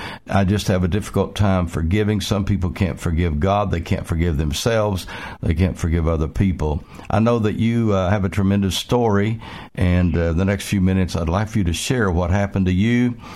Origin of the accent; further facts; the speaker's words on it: Oklahoma, United States; born there; He was born in Oklahoma, and of course I was born in Oklahoma